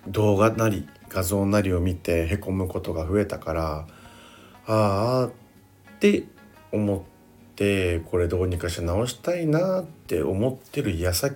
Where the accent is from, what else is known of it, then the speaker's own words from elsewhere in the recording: Okinawa, Japan; 私も沖縄なんですって言って